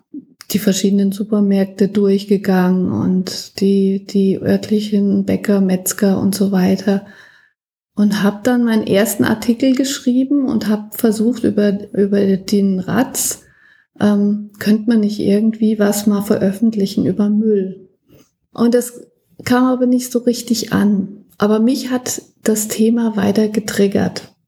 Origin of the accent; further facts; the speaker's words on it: Germany; in meiner Kindheit, ich bin in der Rhön aufgewachsen